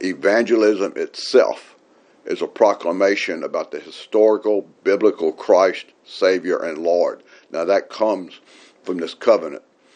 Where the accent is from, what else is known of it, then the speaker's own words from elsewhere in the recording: Louisiana, United States; You know, thinking, okay, can they tell we're from Louisiana?